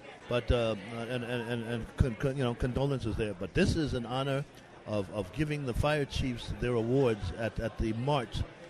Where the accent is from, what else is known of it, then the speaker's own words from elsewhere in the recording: Brooklyn, New York, United States; accent: Brooklyn Jewish; got the part, but you got to get rid of your Brooklyn Jewish accent. I said, what are you talking? I came from Brooklyn